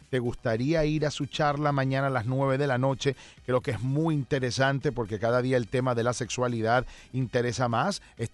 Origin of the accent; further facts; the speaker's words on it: Venezuela; yo soy venezolano, soy católico